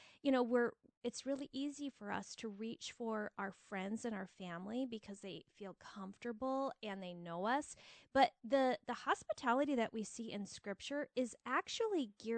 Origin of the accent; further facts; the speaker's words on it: Phoenix, Arizona, United States; now in Minnesota, United States; I was born in Phoenix, Arizona, and lived there for 22 years, and then married him and was brought all the way to the land of Scandinavia in our United States, of Minnesota.